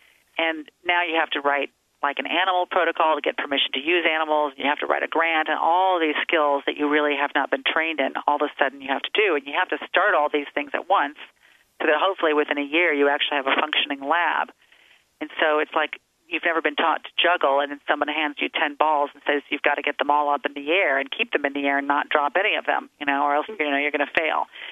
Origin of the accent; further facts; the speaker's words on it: Ohio, United States; also born or lived in Connecticut; I grew up in a small town in Ohio, in the northwest corner, but I moved around quite a lot.